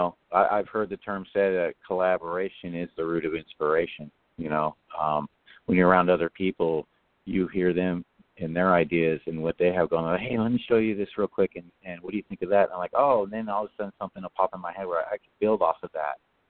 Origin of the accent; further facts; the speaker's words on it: California, United States; I grew up in Southern California, of course we both did, and in Southern California, being bilingual is a big plus